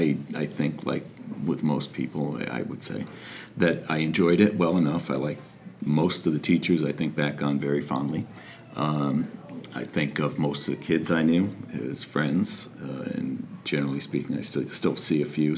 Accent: Wallingford, Connecticut, United States; I grew up in Wallingford, and it's kind of funny. Other than my time at UConn and a brief period of time living in Middletown, I've never lived anywhere else. I also said I've never lived outside of Connecticut

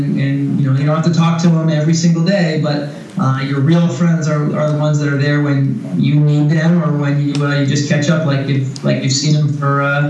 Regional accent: Guilford, Connecticut, United States; I grew up in Guilford, Connecticut.

